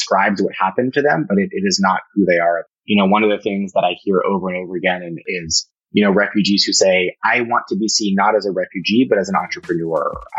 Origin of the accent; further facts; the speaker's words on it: Berkeley, California, United States; So I grew up in the Bay Area, where I'm coming to you from today. Grew up in Berkeley, California